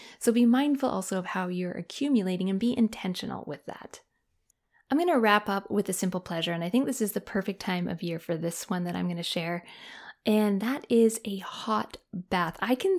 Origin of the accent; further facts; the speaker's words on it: Canada; If you're in Canada, my home country, I'd love to hear from you guys.